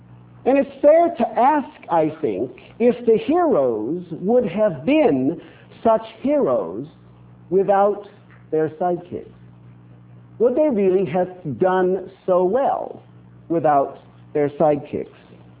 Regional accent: Durango, Colorado, United States; I grew up in Durango, Colorado, which is on the western slope of the Rocky Mountains.

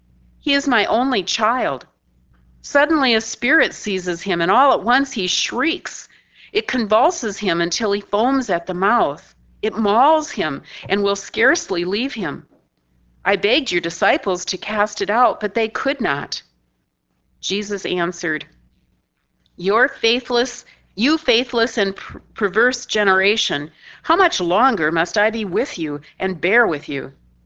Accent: South Dakota, United States; Where I grew up in South Dakota is a few hundred miles from the holy hills called Pahasapa, or in English, the Black Hills.

